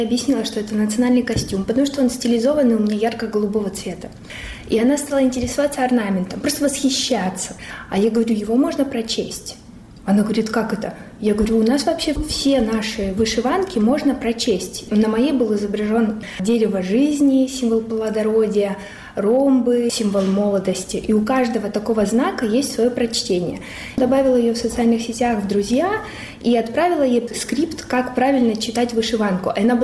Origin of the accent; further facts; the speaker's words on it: Luhansk, Luhansk Oblast, Ukraine; moved away as an adult; Я родилась в Луганске, и я там до 2014 года жила, а после 2014 не была ни разу.